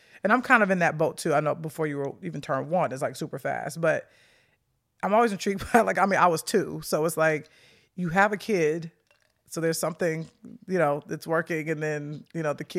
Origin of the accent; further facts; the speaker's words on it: Chicago, Illinois, United States; Well, I grew up on the south side of Chicago, like right off of what people know Chicago. I grew up off of like 79th Street, off mm-hmm. of Dan Ryan.